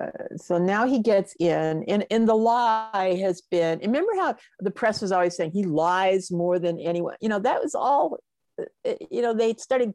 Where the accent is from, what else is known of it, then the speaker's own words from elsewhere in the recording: Hollywood, California, United States; I'm going to be 78 this year, and I grew up in Hollywood. My parents were in the film business.